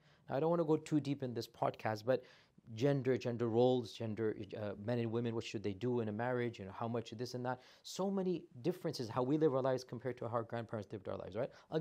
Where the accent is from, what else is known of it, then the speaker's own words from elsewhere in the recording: Houston, Texas, United States; also born or lived in Jeddah, Saudi Arabia; Between Houston and Jeddah. I grew up in Jeddah as well a little bit.